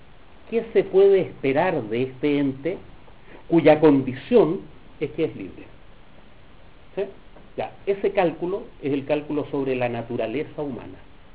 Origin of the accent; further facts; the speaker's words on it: Chile; yo soy chileno, no, nunca he podido evitarlo, he tratado de nacionalizarme nigeriano varias veces, pero soy chileno